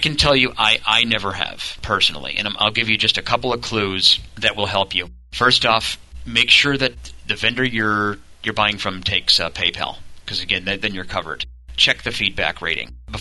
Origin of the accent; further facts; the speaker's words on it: St. Louis, Missouri, United States; I am from St. Louis, Missouri.